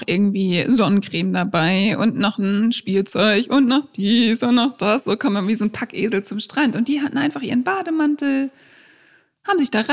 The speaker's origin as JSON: {"language": "German", "town": "Borkum", "region": "Lower Saxony", "country": "Germany", "tie": "born or raised there", "said": "wir waren ja auch da früher in meiner Heimat auf Borkum."}